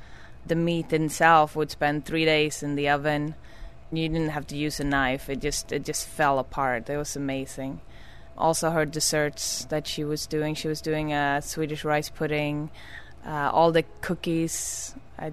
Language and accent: English; New York, United States; I'm not from Dallas. I'm actually from New York.